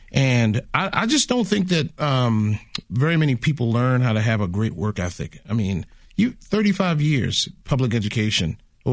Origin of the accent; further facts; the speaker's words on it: Baltimore, Maryland, United States; I grew up in Baltimore